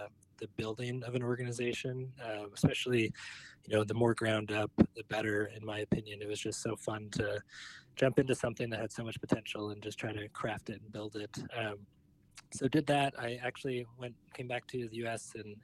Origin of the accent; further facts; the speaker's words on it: Bloomington, Minnesota, United States; I grew up outside the Minneapolis, Minnesota area, a suburb of Minneapolis called Bloomington, best known as the home of the Mall of America.